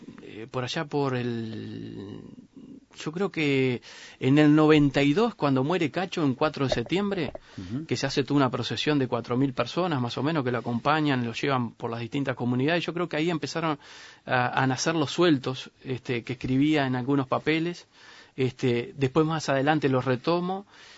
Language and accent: Spanish; Uruguay; yo soy un ciudadano uruguayo